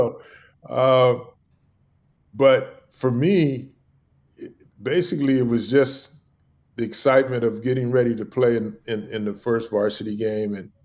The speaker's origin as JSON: {"language": "English", "town": "Santa Barbara", "region": "California", "country": "United States", "tie": "born or raised there", "said": "I grew up in Santa Barbara, so I didn't grow up in the Deep South"}